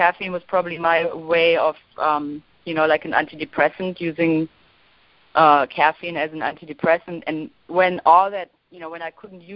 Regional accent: Germany; also born or lived in India; I grew up in Germany with an alcoholic, very abusive father. I was anorexic in my 20s. I went to India. I lived in an Osho community for 15 years

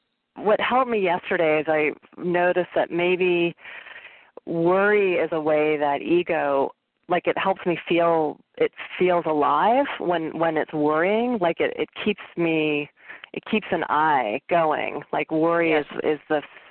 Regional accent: San Francisco, California, United States; Actually, I'm not in San Francisco, but I'm from San Francisco.

